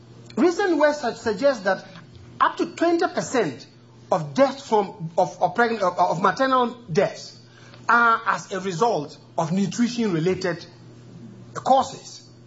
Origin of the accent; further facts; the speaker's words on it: Kenya; I'm coming from Kenya